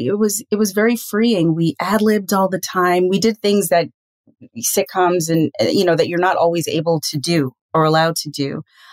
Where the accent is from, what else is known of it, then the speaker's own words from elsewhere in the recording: Trinidad & Tobago; there is something as a Trinidadian, there's something about people coming together and singing songs